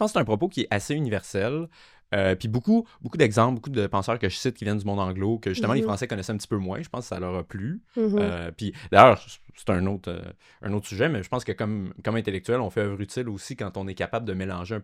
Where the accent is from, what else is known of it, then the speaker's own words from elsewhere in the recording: Cap-Rouge, Quebec, Canada; moi, je viens de la région de Québec. En fait, j'ai grandi à Cap-Rouge, donc en banlieue de Québec.